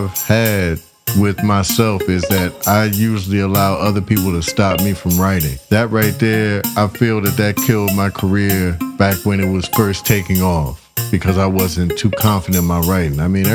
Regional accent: Southern United States, United States; now in New York, United States; coming from the South into a big city like New York, there was a different language I had to learn.

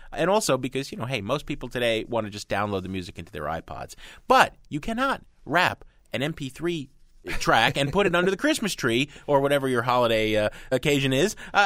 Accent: United States; the fact that I'm an American, not a Brit

